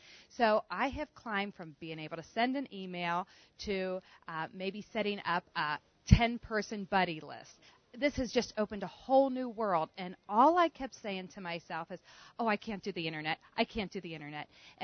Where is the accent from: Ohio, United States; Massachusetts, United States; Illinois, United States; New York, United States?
Ohio, United States; Cincinnati; I'm from Cincinnati, Ohio.